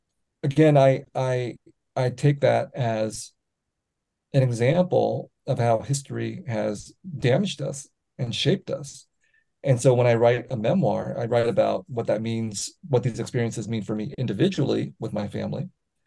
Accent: Buon Ma Thuot, Đắk Lắk, Vietnam; go to Vietnam again, go to my hometown, which I've never been back to, because my father said you can never go back to Ban Ma Thuột. Now it's called Buôn Ma Thuột

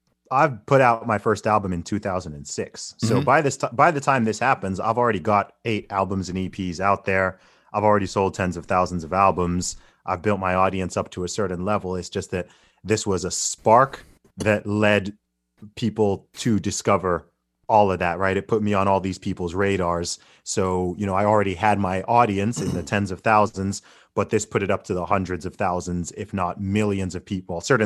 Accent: Saudi Arabia; now in United Kingdom; I mean, I grew up in Saudi Arabia, right? And my family is originally from Nigeria.

